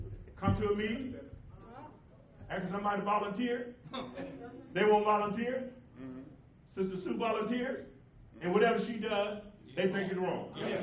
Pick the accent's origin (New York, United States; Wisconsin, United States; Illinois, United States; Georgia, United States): Georgia, United States; Atlanta; We're from Georgia. My wife and I from Georgia. Atlanta, Georgia. A little place called Edgewood.